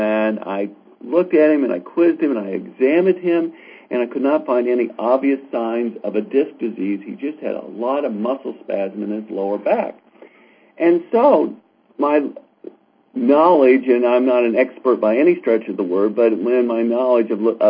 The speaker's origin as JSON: {"language": "English", "region": "Ohio", "country": "United States", "said": "because I'm from Ohio where they have just nothing but corn and cows, and I wasn't used to these things called coyotes."}